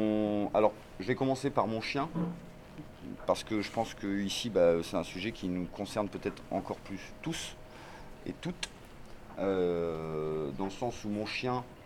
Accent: Hauts-de-France, France; Nord, comme on vient du Nord.

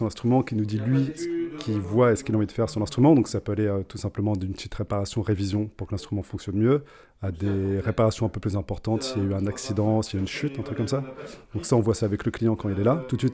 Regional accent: Compiègne, Hauts-de-France, France; moi je suis de Compiègne.

